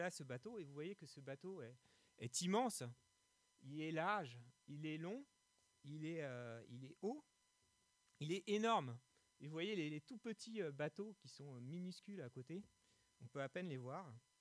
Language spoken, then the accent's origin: French; Le Havre, Normandy, France; born there; Moi, je suis né au Havre. Donc, c'est la plus belle ville de France, bien sûr.